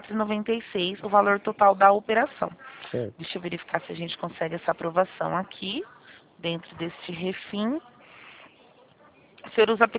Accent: Presidente Prudente, São Paulo, Brazil; eu sou de Presidente Prudente.

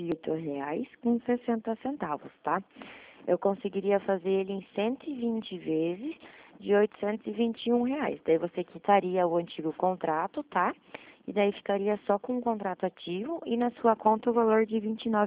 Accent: Curitiba, Paraná, Brazil; Eu sou de Curitiba

